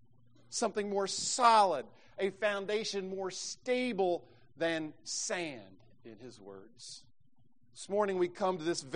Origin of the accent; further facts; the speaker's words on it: Greensburg, Indiana, United States; The sectional game, the sectional final between my hometown, Greensburg, Indiana, versus Batesville, Indiana, there was standing room only.